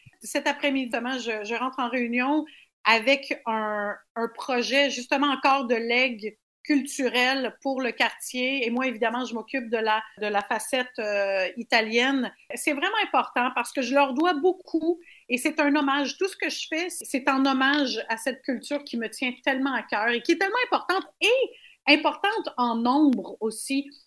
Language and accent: French; Quebec, Canada; accent: Quebec; Mais pour vous, j'ai un accent québécois. Et oui. Moi, ici, j'ai pas d'accent. Donc, souvent, les gens ont du mal à croire que je peux changer comme ça tout bonnement et parler en italien, même pire, en dialecte.